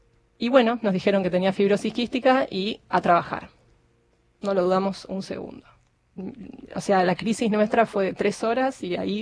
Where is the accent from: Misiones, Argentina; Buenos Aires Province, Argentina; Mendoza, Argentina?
Buenos Aires Province, Argentina; Tigre; nosotros somos de Tigre